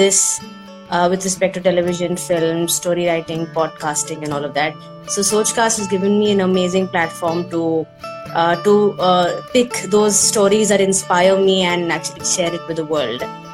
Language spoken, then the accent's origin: English; Bangalore, Karnataka, India; I am from Bangalore. I've studied in Jamia Millia Islamia.